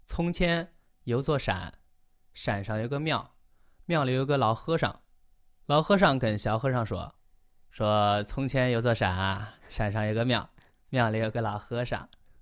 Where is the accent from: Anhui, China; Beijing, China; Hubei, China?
Anhui, China; 我们安徽话就是其实除了音调不一样，其实咬字啊归音什么的都一样，基本上都能听懂